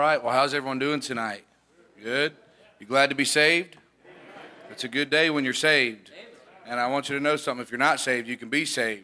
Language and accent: English; Cocoa, Florida, United States; we tell them we're from Cocoa, Florida, because that's where we were raised, in a sense, after we'd gotten saved.